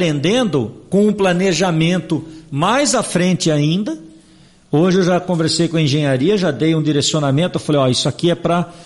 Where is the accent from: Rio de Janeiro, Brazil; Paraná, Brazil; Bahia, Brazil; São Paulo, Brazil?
São Paulo, Brazil; Araraquara; born there; also born or lived in Itápolis; Eu sou de coração. Minha cidade natal era Araraquara.